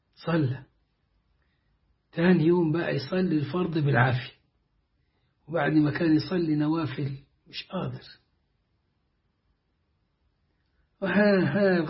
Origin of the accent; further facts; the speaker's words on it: Egypt; accent: Egyptian; اسمه عم محمد بلهجتنا المصرية